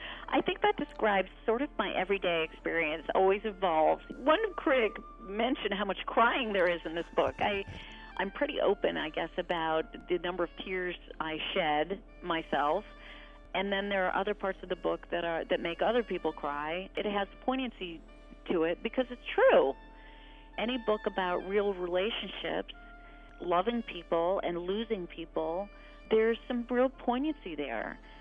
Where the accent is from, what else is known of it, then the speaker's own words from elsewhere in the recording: Freeville, New York, United States; I was here in my hometown in Freeville over spring break one year